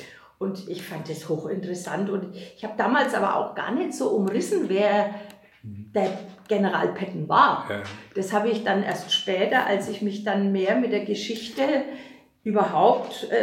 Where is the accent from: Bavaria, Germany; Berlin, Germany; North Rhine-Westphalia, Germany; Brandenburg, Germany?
Bavaria, Germany; Fürth; Ich bin Anfang der 50er geboren und wir sind einfach hier in Fürth mit den Amerikanern aufgewachsen.